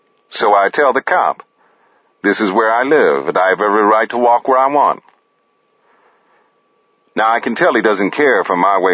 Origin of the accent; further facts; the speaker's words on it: Chicago, Illinois, United States; I'm from Chicago, did you know that?